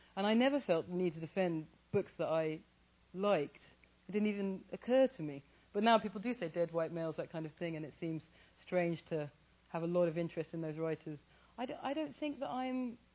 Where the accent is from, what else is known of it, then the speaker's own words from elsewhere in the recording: England, United Kingdom; I mean, I'm born and bred in England, and I'm about as post-colonial as it's possible to be, I should think.